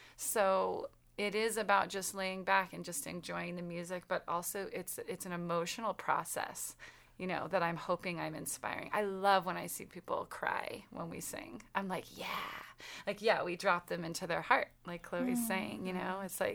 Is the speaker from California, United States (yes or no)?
yes; Quincy, California, United States; I'm from Quincy, where that festival is held every year.